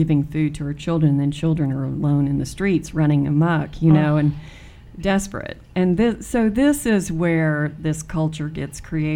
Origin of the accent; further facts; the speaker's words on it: United States; because as American women, you know.